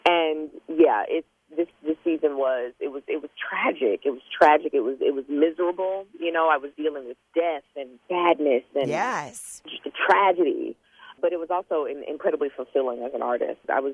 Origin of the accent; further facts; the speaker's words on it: Alabama, United States; So returning home-ish, you know, because I'm from Alabama, obviously, is lovely.